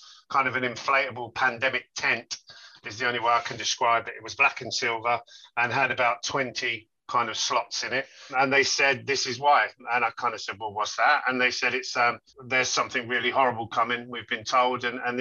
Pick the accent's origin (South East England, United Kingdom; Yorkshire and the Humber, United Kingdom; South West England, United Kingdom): South East England, United Kingdom; Milton Keynes; I would just say that I'm actually from Milton Keynes, which is like the next borough over.